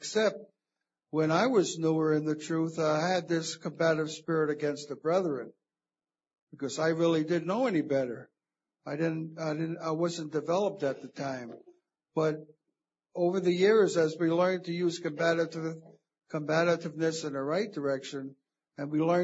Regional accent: Detroit, Michigan, United States; from Detroit.

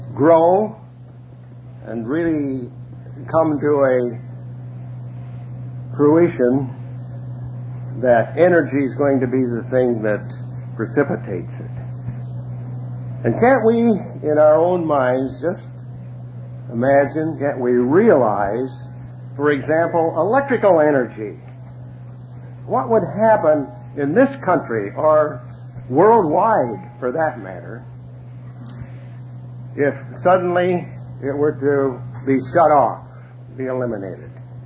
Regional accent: Sacramento, California, United States; I'm not from Los Angeles. I'm from Sacramento.

